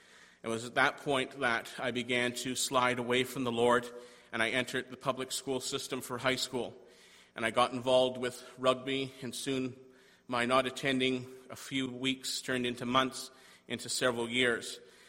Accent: Toronto, Ontario, Canada; born there; I was born in Toronto on the 2nd of April, 1991, into a mixed family.

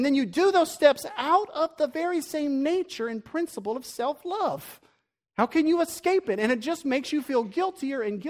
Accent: the South, United States; We'll call him Brother Morality because we're from the South, right?

